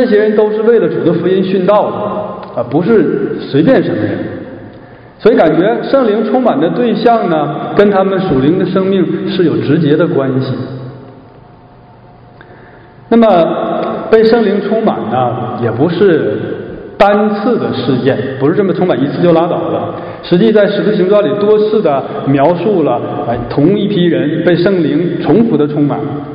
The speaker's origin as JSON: {"language": "Chinese", "region": "Northeast China", "country": "China", "accent": "Northeastern Mandarin", "said": "当然我会讲东北话"}